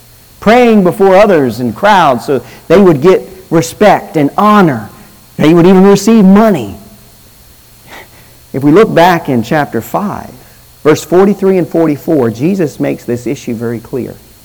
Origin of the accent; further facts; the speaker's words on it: United States; They just knew we were foreigners and we're white. We're from America. We must be rich.